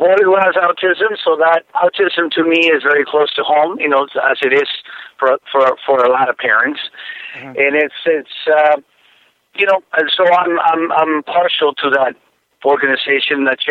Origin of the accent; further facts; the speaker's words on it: Tijuana, Baja California, Mexico; I was born in Tijuana, Mexico, and I did spend 10 years of my childhood in an orphanage.